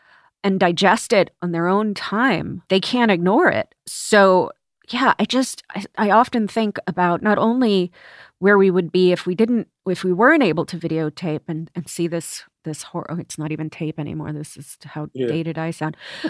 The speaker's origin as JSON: {"language": "English", "town": "New York City", "region": "New York", "country": "United States", "tie": "born or raised there", "said": "And Bensonhurst."}